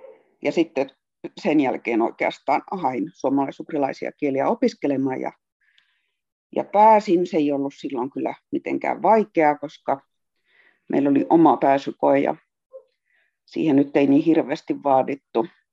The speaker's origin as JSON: {"language": "Finnish", "town": "Rovaniemi", "region": "Lapland", "country": "Finland", "said": "Rovaniemeltä kotoisin, niin jotenkin se niin kuin pohjoinen kiinnosti."}